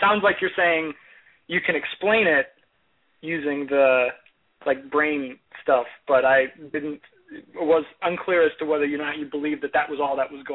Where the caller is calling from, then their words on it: Los Angeles, California, United States; I'm calling from Los Angeles.